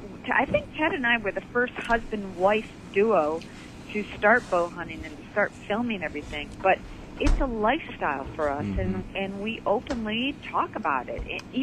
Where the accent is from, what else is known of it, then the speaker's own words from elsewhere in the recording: Michigan, United States; that's only because we're from Michigan.